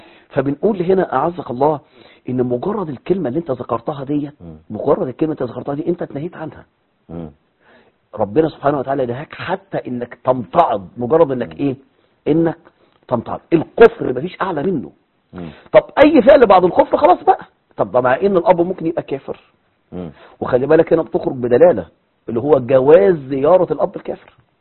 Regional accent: Monufia Governorate, Egypt; عندنا في المنوفيه

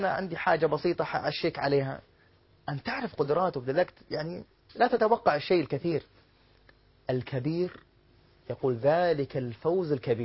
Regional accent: Saudi Arabia

